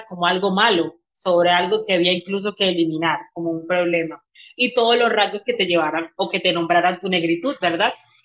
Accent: Sucre, Colombia; also born or lived in Caucasia; now in Medellín, Colombia; soy hija del Caribe Sabanero en la Unión Sucre y también soy de Caucasia.

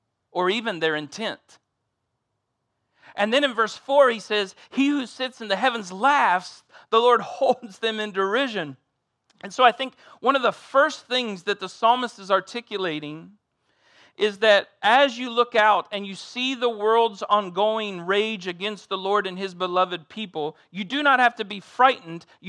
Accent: Ohio, United States; accent: Southern Ohio; The Southern Ohio language coming out there just a little bit. You'd think I was from Southern Alabama. Turns out, Midwest.

